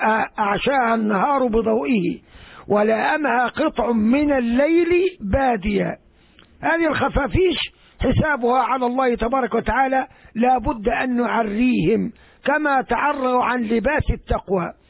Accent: Egypt; وغير من ساداتي علماء مصر. هذه بلدتنا وديارنا

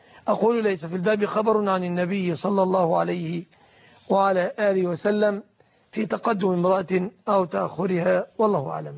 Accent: Egypt

